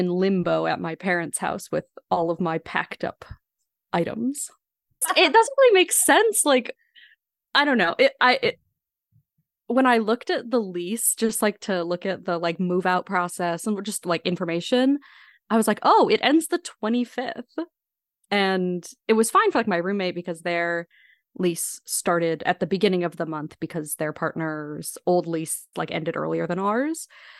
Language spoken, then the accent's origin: English; Chicago, Illinois, United States; moved away as an adult; now in Philadelphia, United States; I grew up around Chicago and then I went to college in Chicago proper, lived there for like 5 years and then moved to Philadelphia.